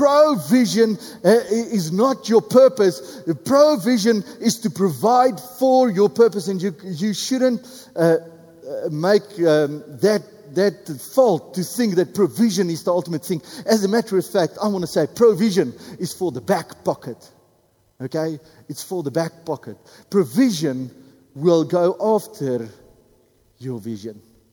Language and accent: English; Cape Town, Western Cape, South Africa; I come from Cape Town, and one of the things that they love to provide in Cape Town is snoek.